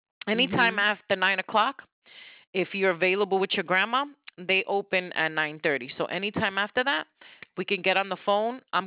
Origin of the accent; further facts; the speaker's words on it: New York, United States; I'm a community person … born and raised in New York. I'm for the people, and we're going to get this.